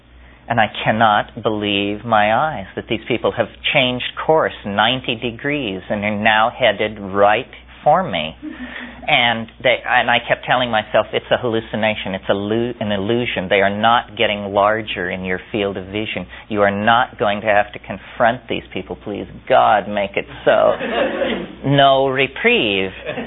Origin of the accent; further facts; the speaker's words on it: San Francisco, California, United States; I'm from San Francisco, California, I've been here 3 months, so forth and so on.